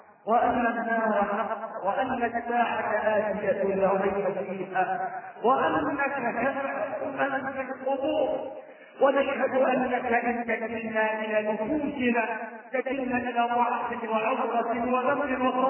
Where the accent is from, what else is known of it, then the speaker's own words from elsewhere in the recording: Egypt; اللهم احفظ بلدنا مصر والعراق